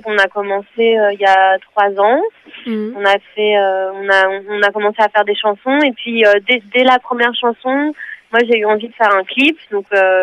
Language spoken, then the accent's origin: French; Paris, Île-de-France, France; Alors en fait, moi je viens de Paris